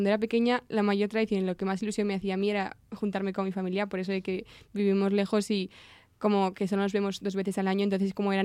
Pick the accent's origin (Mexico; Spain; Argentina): Spain; La Rioja; Bueno, pues yo, aunque soy de La Rioja, la mayor parte de mi familia vive en Andalucía